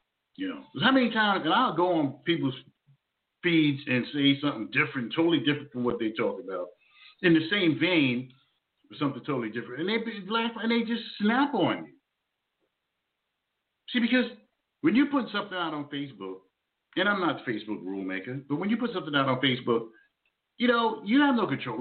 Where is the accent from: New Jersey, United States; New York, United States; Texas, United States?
New Jersey, United States; Jersey City; I'm a product of Jersey. Well, not a product of Jersey, but I grew up in Jersey City. I'll put it like that.